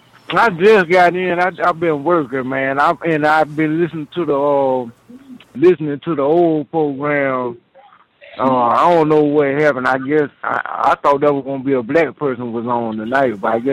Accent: Houston, Texas, United States; because, you know, I'm from Houston, man

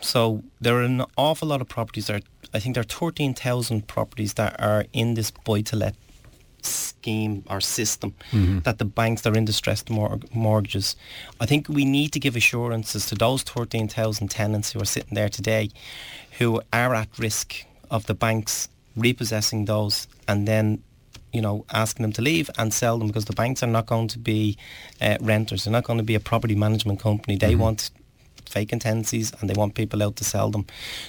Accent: Leinster, Ireland; I remember back, I was from Sheriff Street originally

